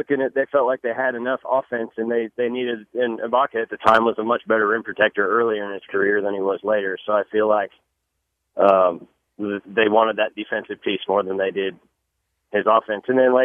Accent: Oklahoma, United States; Just real quick, I'm from Oklahoma, and I moved here a few years ago, so I'm a Thunder fan

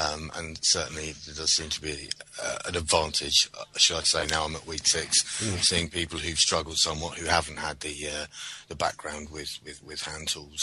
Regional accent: South East England, United Kingdom; I'm doing an electrical course with Train for Trade Skills, and I'm from Surrey in south of England.

